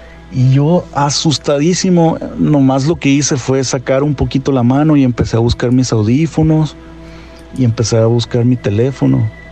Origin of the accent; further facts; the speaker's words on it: Hermosillo, Sonora, Mexico; soy de Hermosillo, Sonora. Ahorita ando aquí en Phoenix, Arizona.